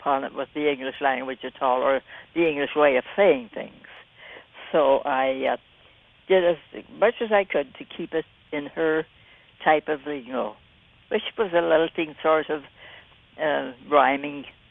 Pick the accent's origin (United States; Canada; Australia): Canada; Quesnel, British Columbia; I've lived in the country all my life. I was born here in Quesnel.